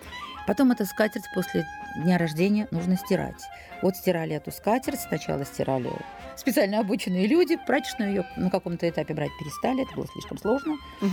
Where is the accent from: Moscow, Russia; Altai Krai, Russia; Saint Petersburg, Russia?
Saint Petersburg, Russia; born there; Родилась в Ленинграде